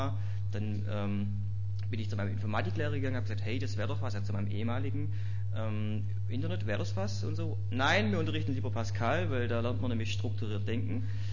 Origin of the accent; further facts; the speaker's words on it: Baden-Württemberg, Germany; ich komme aus dem Schwabeländle